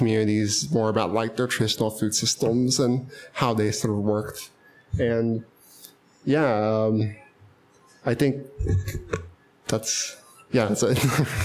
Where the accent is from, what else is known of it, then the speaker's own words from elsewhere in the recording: Oklahoma, United States; I'm from Oklahoma